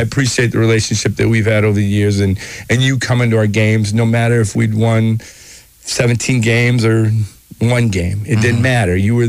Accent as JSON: {"language": "English", "town": "Arcadia", "region": "Wisconsin", "country": "United States", "tie": "born or raised there", "also_born_or_lived": "Durand / La Crosse", "said": "I grew up in Arcadia. We spent a year in Durand, and my dad kind of had a midlife crisis. And then we ended up back in La Crosse and went to Logan High School, pride of the North Side there."}